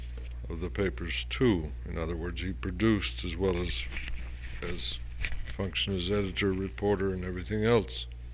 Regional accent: Palisade, Colorado, United States; born there; Well, I'm assured that I was born in Palisade, Colorado, which is a little town about 12 miles from Grand Junction

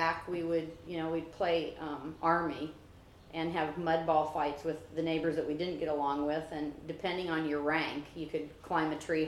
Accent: Des Moines, Iowa, United States; even though I came from Iowa, a very farming community, we were in the city.

